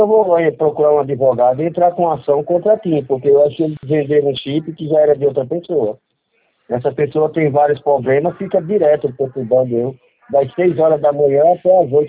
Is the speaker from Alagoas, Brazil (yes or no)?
yes; Alagoas, Brazil; now in São Paulo, Brazil; nós somos de Alagoas, do estado de Alagoas, mora aqui em São Paulo.